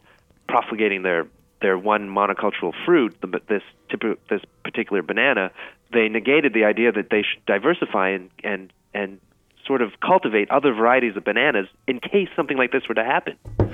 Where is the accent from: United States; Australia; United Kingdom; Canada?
Canada; also born or lived in Taipei; growing up in Canada, but spending time in Taipei as a young kid